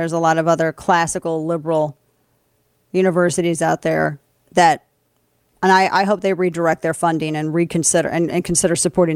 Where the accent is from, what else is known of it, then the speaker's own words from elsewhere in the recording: St. Louis, Missouri, United States; St. Louis aldermen could not agree on the Israeli-Hamas conflict. And I've told people before that my hometown, our hometown, is it's a super left city, very left city.